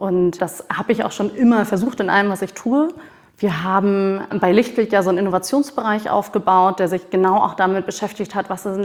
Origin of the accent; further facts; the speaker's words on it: Hamburg, Germany; Ich bin so seit 3 Jahren, gut 3 Jahren wieder zurück in Hamburg.